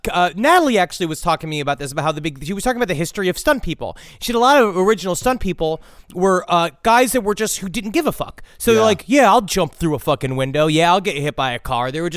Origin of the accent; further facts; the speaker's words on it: Poland; But he was the Polish warrior that my home country needed in the 30s.